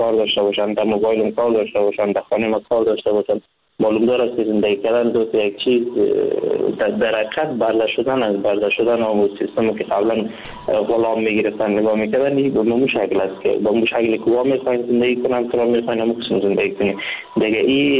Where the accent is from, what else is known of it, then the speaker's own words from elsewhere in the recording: Afghanistan; now in India; وقتی که من از افغانستان بی طرف آمدم، با مجردی که داخل کشور هند شدم